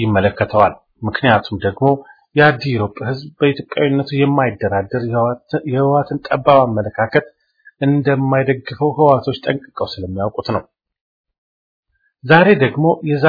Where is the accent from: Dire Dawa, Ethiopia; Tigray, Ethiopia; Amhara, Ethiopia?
Tigray, Ethiopia; born there; now in Addis Ababa, Ethiopia; ቤተሰቦችን ለመጠየቅ የትውልድ ቦታዬ ወደ ሆነው አዲሮፕ